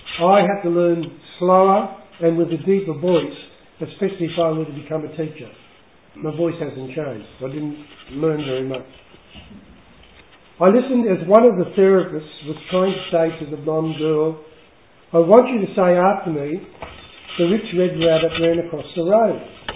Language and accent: English; Sydney, New South Wales, Australia; also born or lived in Mackay; I have happy memories of my time in Queensland, and was blessed with caring parents. The family moved to Sydney in 1950 and lived in the inner suburb of Annandale. My parents were both Catholic